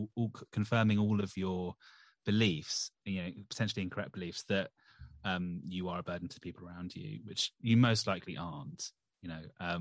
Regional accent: United Kingdom; I'm a Brit. That's the only benefit for living in this godforsaken island.

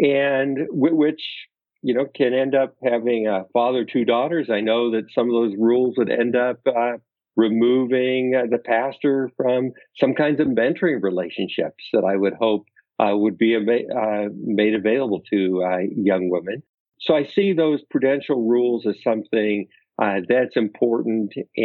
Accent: Oregon, United States; I think I look back at my small town that I grew up in Oregon, and I know there was more contact across denominations.

